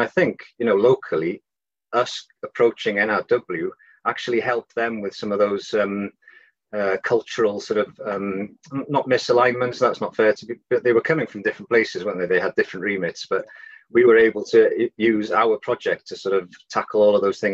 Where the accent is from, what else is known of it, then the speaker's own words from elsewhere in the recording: Llanfairfechan, Wales, United Kingdom; I was brought up in Llanfechan, so on the coast there